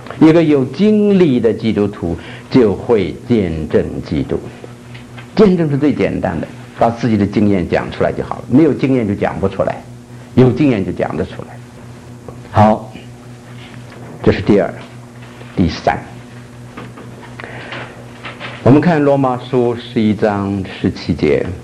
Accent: North China, China; 在我的家乡华北，这个有一种树叫做酸楂，

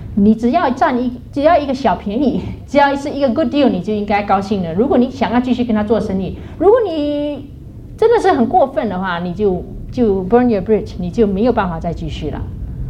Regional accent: China; 我们是中国人，很含蓄，我们不表达出来，都摆在心里面了

